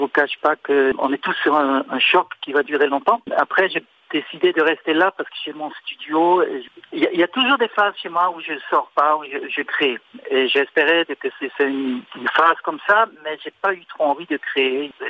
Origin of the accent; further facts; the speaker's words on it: Switzerland; Moi, je passe beaucoup de temps en France. Je suis suisse.